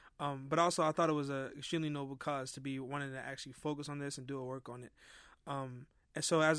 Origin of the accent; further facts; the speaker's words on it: Baltimore, Maryland, United States; and I'm from Baltimore, and here in Baltimore, I'm very active in that kind of stuff.